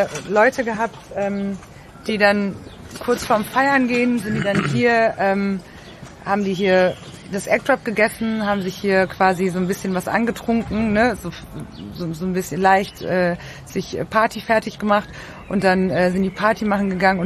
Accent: Berlin, Germany; Genau, ich komme auch aus der Türkei. Genau, ich bin aber in Berlin geboren und bin immer in Deutschland aufgewachsen, also ich war nie woanders.

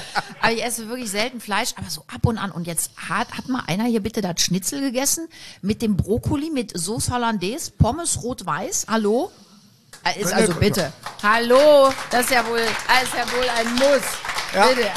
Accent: Cologne, North Rhine-Westphalia, Germany; Als Kölnerin, ich bin von der Schelsig.

